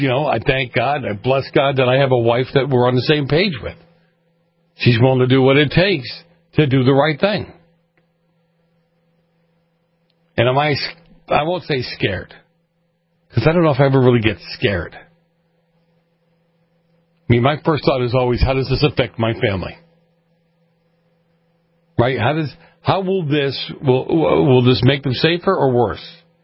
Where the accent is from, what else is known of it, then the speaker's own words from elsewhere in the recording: Boston, Massachusetts, United States; Look, I grew up in Boston. I grew up in a very mafia-centric area.